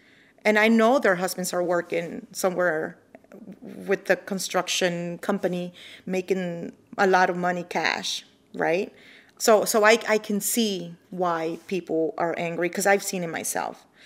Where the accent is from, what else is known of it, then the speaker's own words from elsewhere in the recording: United States; As an American, that angers me.